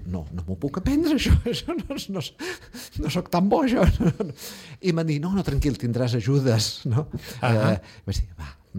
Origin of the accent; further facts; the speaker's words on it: Catalonia, Spain; accent: Catalan; Però clar, és obvi que ja tinc un accent català en aquestes llengües